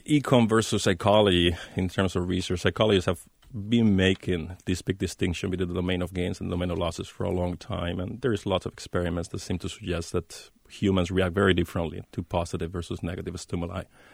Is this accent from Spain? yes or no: yes; Spain; I was born and raised in Spain, and I know what happens to the country when we're playing a World Cup match.